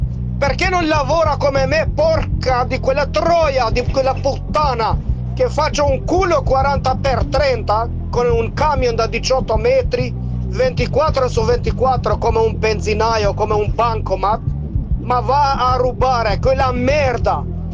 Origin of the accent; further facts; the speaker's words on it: Albania; io sono albanese.